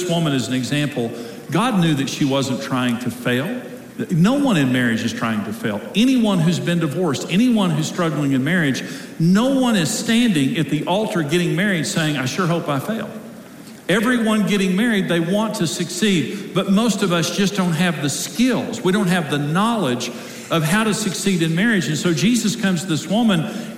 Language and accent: English; Wellington, Texas, United States; born there; I was born in Wellington, Texas.